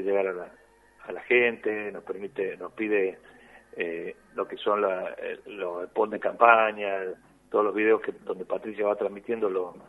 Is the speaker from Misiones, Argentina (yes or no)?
no; Concepción, Tucumán, Argentina; yo soy de Concepción